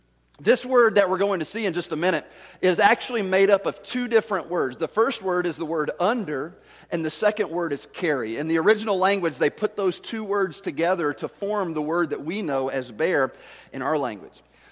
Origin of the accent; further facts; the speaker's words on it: Tennessee, United States; I told you I'm from Tennessee. I don't understand English all that well.